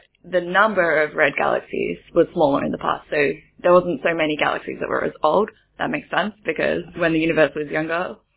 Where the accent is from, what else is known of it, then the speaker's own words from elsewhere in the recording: Australia; now in Germany; Well, I'm an Australian studying for my PhD in Germany